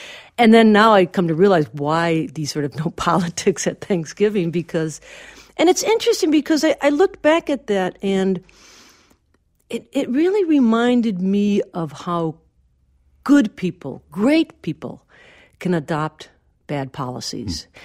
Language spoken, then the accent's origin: English; Milwaukee, Wisconsin, United States; Because I grew up in Milwaukee. I left. I grew up, left, and came back.